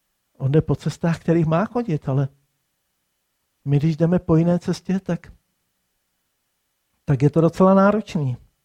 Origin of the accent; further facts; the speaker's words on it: Prachatice, South Bohemian Region, Czechia; Víte, já jsem rodem Prachatičák, jo, to je, Prachatice jako jsou takový na prvním místě a pak jsem Jihočech a pak jsem Celočech